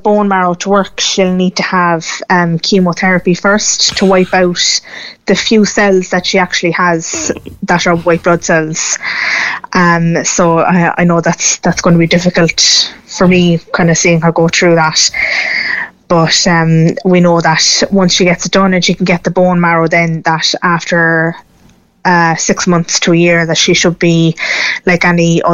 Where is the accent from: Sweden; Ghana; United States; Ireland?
Ireland; Cork, Munster; So we're from Cork originally.